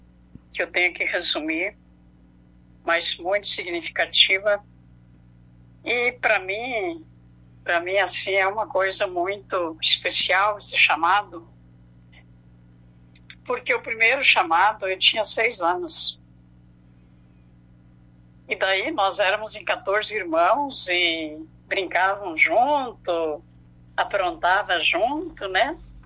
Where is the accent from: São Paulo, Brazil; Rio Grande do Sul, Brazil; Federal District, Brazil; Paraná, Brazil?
Rio Grande do Sul, Brazil; Lagoa Vermelha; born there; Sou nascida em Lagoa Vermelha.